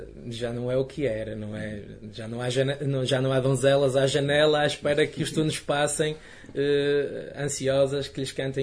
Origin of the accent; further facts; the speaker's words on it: Gondomar, Porto, Portugal; E eu sou de Gondomar.